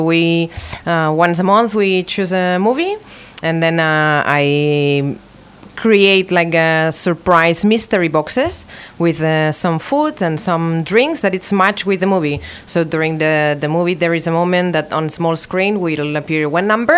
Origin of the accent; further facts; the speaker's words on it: Barcelona, Catalonia, Spain; English is a second language; now in Phuket, Thailand; Sure. I'm from Barcelona.